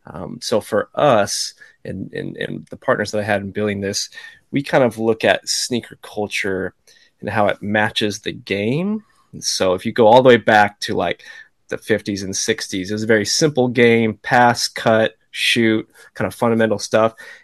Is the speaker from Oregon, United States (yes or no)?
yes; Portland, Oregon, United States; So I grew up in Portland, which is Nike's headquarters, Adidas USA, and one had an office there, Under Armour, all kinds of footwear companies.